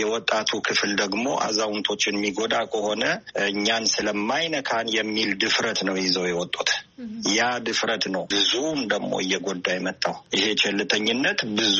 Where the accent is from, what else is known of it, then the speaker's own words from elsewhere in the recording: Jimma, Oromia, Ethiopia; moved away as an adult; now in Milan, Italy; አማርኛ የለመድኩት እንግዲህ የተወለድኩት በኢትዮጵያ ጅማ ከተማ ላይ ነው። እዛ ተወልጄ ነው ያደግኩት። እስከ 22 ዓመት አካባቢ እዛ ኖር ያለሁኝ። ከዚያ በኋላ ነው እንግዲህ ወደዚህ በሚሊተሪ ሰርቪስ የመጣሁት።